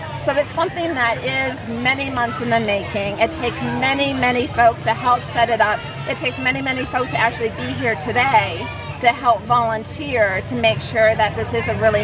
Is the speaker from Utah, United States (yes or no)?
no; Natick, Massachusetts, United States; I'm from Natick, my business is in Natick, and I really believe in the community here in Natick